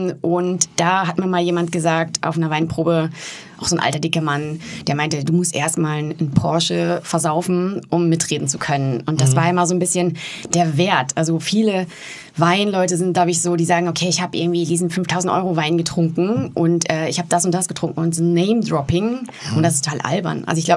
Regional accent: Warendorf, North Rhine-Westphalia, Germany; ich habe nicht im Louis Jakob meine Ausbildung gemacht als Hotelfachfrau, sondern in meiner Heimatstadt in Warendorf.

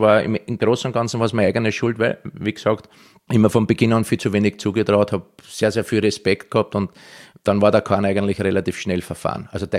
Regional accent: Vienna, Austria; accent: Viennese; Fein hochdeutsch ausgedrückt. Also ich habe im Wiener Dialekt was anderes gesagt.

